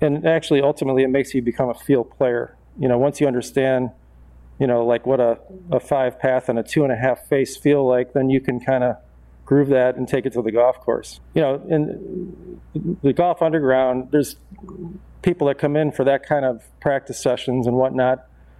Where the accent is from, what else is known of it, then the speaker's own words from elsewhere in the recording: Geneva, United States; I'm from Geneva, so I've always been in the area